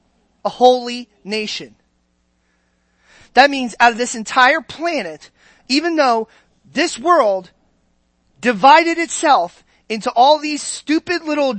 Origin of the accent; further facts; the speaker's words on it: Ireland; Look, I'm Irish. There's no Irish king that's giving me a fortune of money.